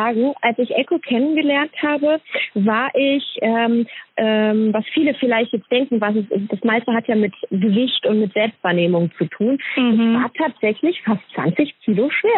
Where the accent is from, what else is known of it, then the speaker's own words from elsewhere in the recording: Poland; ich bin Polin